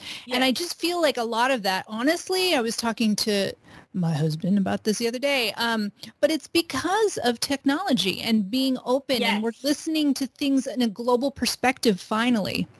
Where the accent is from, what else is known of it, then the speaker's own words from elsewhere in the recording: California, United States; Yeah, I'm a Filipino-American. I've was born and raised in California. I was born in Los Angeles, lived half my life in Southern California and half my life in Northern California, moved up to the Bay Area to go to college